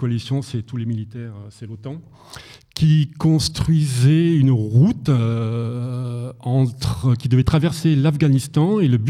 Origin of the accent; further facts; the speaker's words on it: Auvergne-Rhône-Alpes, France; J'habitais à la montagne, moi je suis de Savoie, et je me voyais pas terminer moniteur de ski comme tous mes camarades.